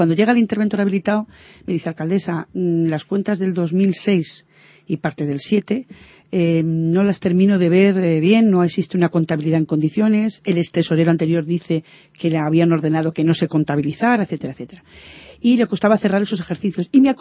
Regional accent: Ciempozuelos, Community of Madrid, Spain; yo me siento española, creo que los ciempozuelos, la gran mayoría de ellos son españoles

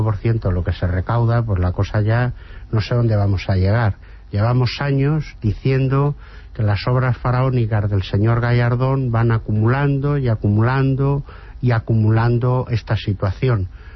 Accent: Madrid, Community of Madrid, Spain; los que somos ejemplares somos los ciudadanos madrileños que pagamos las tasas

